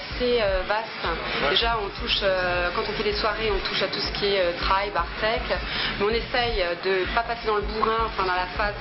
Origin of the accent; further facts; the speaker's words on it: Strasbourg, Grand Est, France; Strasbourgeoise, ouais. En fait, on est vraiment des Strasbourgeois purs et durs.